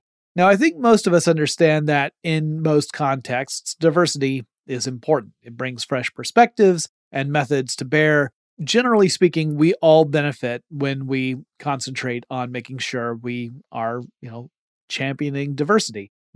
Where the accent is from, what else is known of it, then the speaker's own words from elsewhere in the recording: Atlanta, Georgia, United States; and my hometown of Atlanta, Georgia.